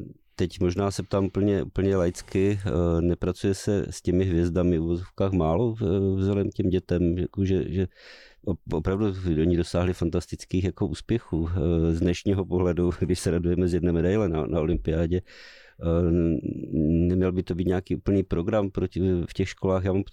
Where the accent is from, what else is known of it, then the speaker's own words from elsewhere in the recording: Ostrava, Moravian-Silesian Region, Czechia; já jsem z Ostravy